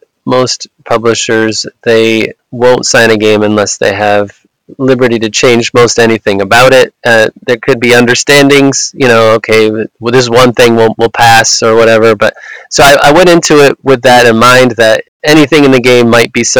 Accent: Pennsylvania, United States; And it just so happened that my home state of Pennsylvania is the one of those 3

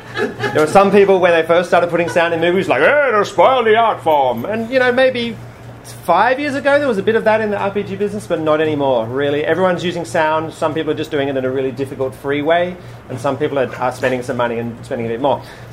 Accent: Australia; I'm from Australia, if you hadn't worked that out.

